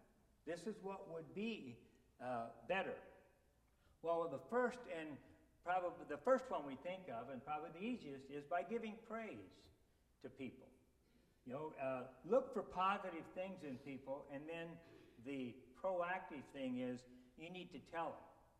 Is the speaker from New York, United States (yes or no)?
no; Nebraska, United States; Now, I'm from Nebraska, the football capital of the world, right?